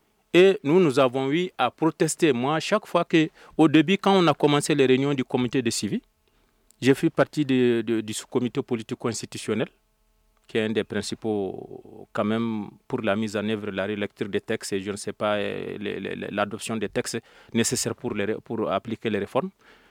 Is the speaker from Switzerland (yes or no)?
no; Mali; je suis un Malien